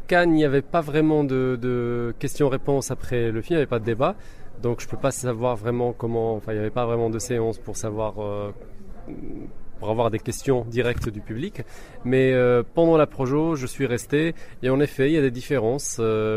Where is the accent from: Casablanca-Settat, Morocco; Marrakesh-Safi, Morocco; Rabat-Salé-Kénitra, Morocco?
Marrakesh-Safi, Morocco; Marrakesh; Je viens de Marrakech, sud du Maroc